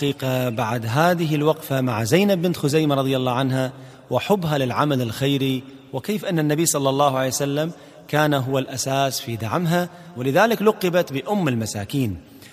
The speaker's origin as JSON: {"language": "Arabic", "country": "Kuwait", "said": "طبعا هاي باللهجة الكويتية، يعني قاعد أقول لكم يا لأن القصة صارت عندنا في الكويت"}